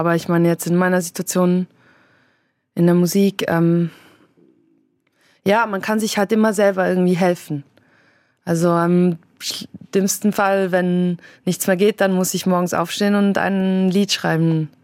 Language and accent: German; Zurich, Switzerland; Und dann gehe ich nach Zürich, meine Heimatstadt.